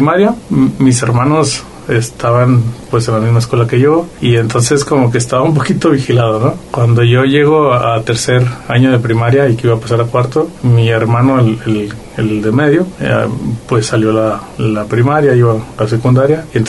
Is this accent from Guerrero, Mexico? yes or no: no; Colotlán, Jalisco, Mexico; Me crié siempre en Colotlán. En Colotlán estuve toda mi infancia.